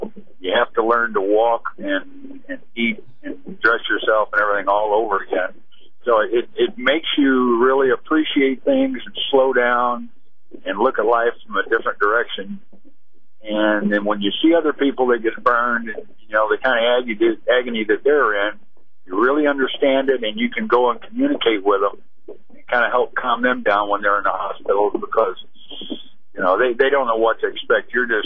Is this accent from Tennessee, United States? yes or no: yes; Jackson, Tennessee, United States; I'm family from Jackson, Tennessee.